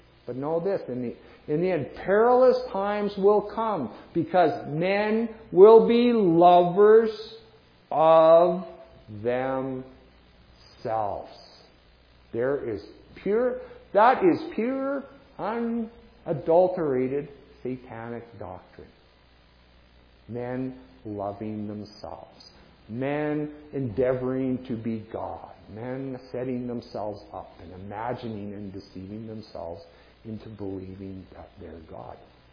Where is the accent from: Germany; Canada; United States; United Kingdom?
Canada; born there; it's not my fault I was born in Canada